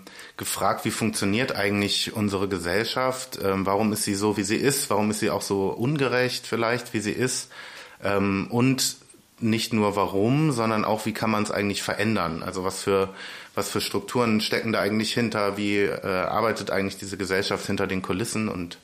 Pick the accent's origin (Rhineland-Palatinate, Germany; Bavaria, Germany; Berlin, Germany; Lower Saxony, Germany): Lower Saxony, Germany; Diepholz; now in Bremen, Germany; ich komme aus dem Umland, aus Diepholz eigentlich, aber ich wohne schon seit, ich glaube, 12 Jahren in Bremen, genau. Gefühlt bin ich Bremer.